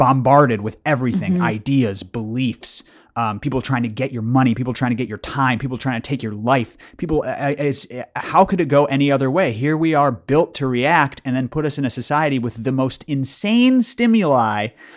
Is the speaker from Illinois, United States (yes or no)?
yes; Illinois, United States; I grew up in the Chicago suburbs